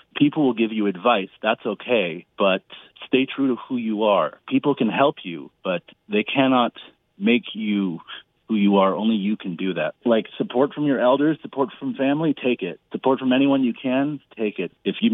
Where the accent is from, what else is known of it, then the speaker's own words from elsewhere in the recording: Fort McKay, Alberta, Canada; You know, I'm from Fort McKay First Nation, but I spent a lot of time in Fort McMurray